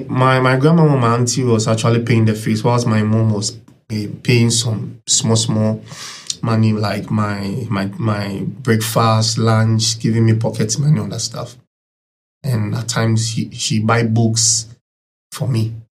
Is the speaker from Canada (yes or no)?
no; Eastern Region, Ghana; I'm a young entrepreneur in Koforidua. I'm actually from Kweu, Eastern Region Obo.